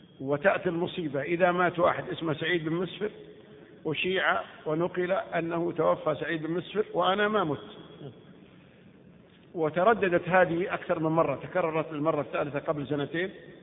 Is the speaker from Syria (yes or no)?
no; Abha, Asir, Saudi Arabia; born there; من مواليد مدينة أبها سنة 1361 للهجرة.